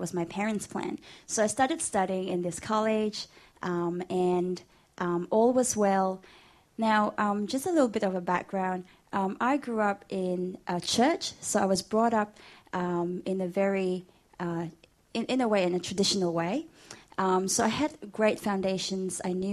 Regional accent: Kota Kinabalu, Sabah, Malaysia; moved away as an adult; now in Australia; I'm from Kota Kinabalu, which is in the island of Borneo.

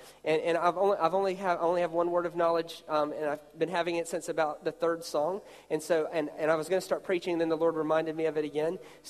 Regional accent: United States; Let me tell you, I'm from America, so CSI comes on there.

